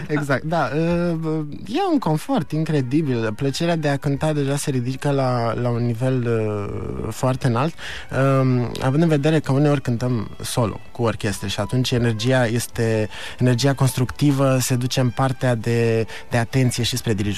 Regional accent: Romania; born there; pentru că ne-am născut în România, suntem români

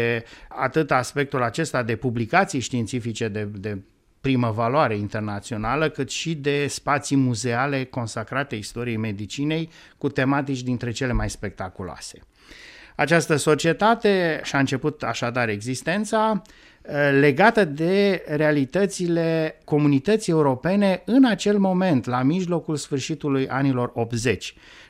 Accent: Romania; eu vin din România

